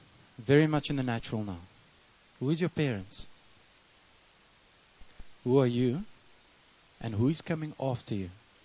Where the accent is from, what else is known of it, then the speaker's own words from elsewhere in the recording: Fish Hoek, Western Cape, South Africa; I ended up growing up in Fishhook. Tried surfing, the whole thing.